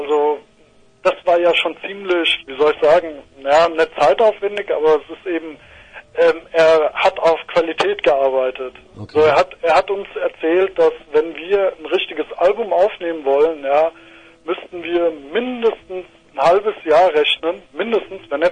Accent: Rossdorf, Hesse, Germany; ich komme ja zum Beispiel aus Nähe Darmstadt, das ist bei Rossdorf komme ich her. Ja, das ist hinter Darmstadt quasi und dann kommt erst Weiterstadt.

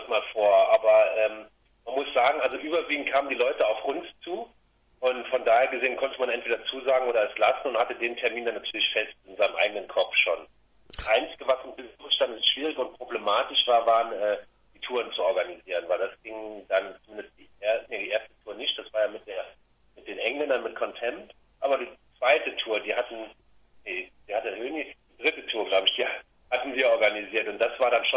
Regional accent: Rhineland-Palatinate, Germany; weil wir kommen ja aus der Eifel mit dem Nummernschild DIT für Bitburg.

